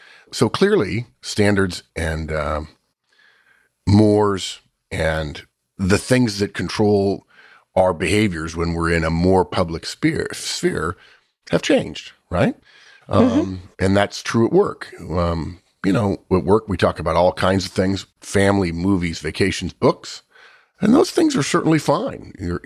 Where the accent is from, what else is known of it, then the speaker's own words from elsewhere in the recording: United States; I'm an American, you're a Brit.